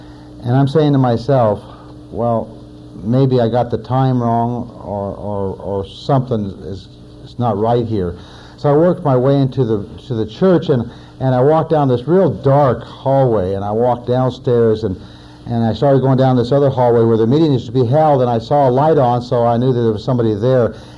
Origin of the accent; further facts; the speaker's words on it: Seattle, Washington, United States; A few years ago, in Seattle, Washington, that happens to be my hometown, they held a Special Olympics.